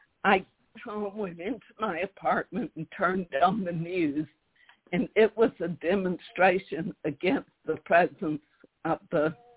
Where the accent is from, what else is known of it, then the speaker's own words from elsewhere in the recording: the South, United States; accent: southern; And if you think my southern accent is strong now, you should have heard me then.